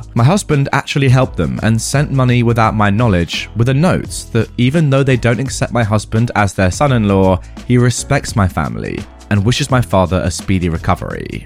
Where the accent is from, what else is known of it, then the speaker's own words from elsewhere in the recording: India; I'm a 36-year-old woman and my husband is 38. We have two kids together, both under 11. I'm originally from India and my husband is from Pakistan.